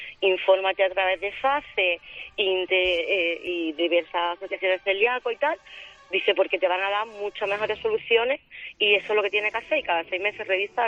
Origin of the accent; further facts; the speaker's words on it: Granada, Andalusia, Spain; yo soy de Granada